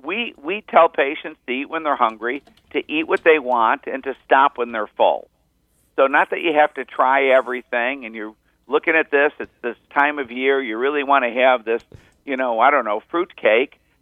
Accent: Buffalo, New York, United States; now in Florida, United States; I'm from Buffalo, New York, so it would get cold, and it would be fun to eat something warm when we're up north. I live in Florida now

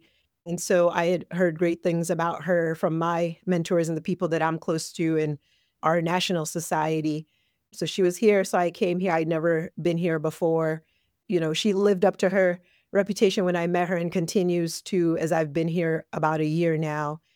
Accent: Silver Spring, Maryland, United States; I grew up in Silver Spring, Maryland, and I've been in the D.C., Maryland, Virginia metro area for most of my life.

